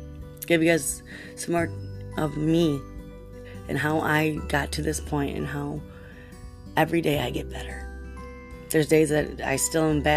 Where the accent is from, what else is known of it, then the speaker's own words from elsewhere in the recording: Wisconsin, United States; I'm from Wisconsin.